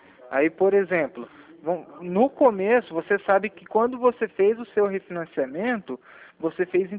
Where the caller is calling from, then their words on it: Paraná, Brazil; Eu tô ligado do Paraná, né?